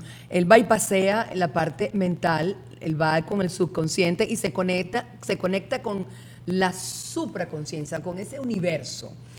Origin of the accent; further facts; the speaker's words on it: Venezuela; O sea, nosotros como venezolanos, todos nuestros gobiernos han estado tiznados de traición.